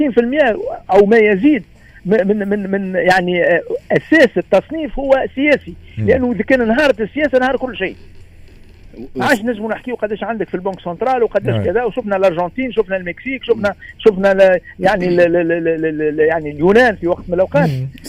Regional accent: Tunisia; انا كدبلوماسي تونسي

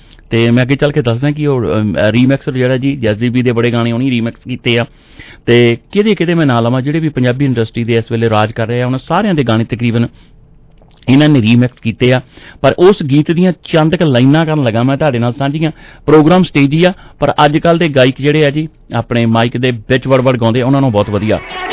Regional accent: Randhawa Masandan, Punjab, India; ਤੇ ਅੱਜ ਸ਼ਾਮ ਨੂੰ ਜੀ ਸਾਡੇ ਆਪਣੇ ਪਿੰਡ ਰੰਧਾਵਾ ਮਸੰਦਾਂ ਦੀ ਜਿਹੜੀ ਜੀ ਈਅਰਲੀ ਇੱਕ ਪ੍ਰੋਗਰਾਮ ਜਿਹੜਾ ਜੀ ਸਾਡੇ ਪਿੰਡ ਵਾਲੇ ਸਾਰੇ ਭੈਣ ਭਰਾਵਾਂ ਵੱਲੋਂ ਉਲੀਕਿਆ ਜਾਂਦਾ

